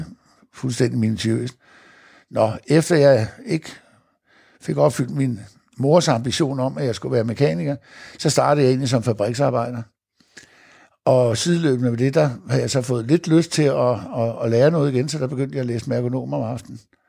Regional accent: Roskilde, Zealand, Denmark; moved away as an adult; also born or lived in Slagelse / Hedehusene; Jamen, jeg er født i Slagelse, og vokset op det meste af min barndom og ungdom i Roskilde. Og landede så i Hedehusene, og der var 27 flyttet til Jylland, her til mig, ja, og der har jeg så boet siden.

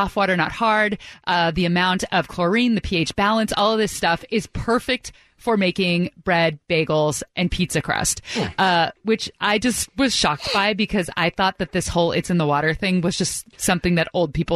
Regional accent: California, United States; like you're from Chicago, I'm from the Bay Area, Aaron's from New Jersey, there are things that you miss.

